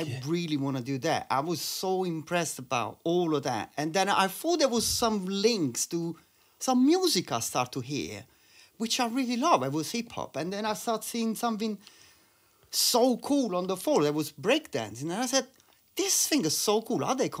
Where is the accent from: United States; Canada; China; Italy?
Italy; Naples, Campania; English is a second language; moved away; Sorry, where I'm from, in Naples.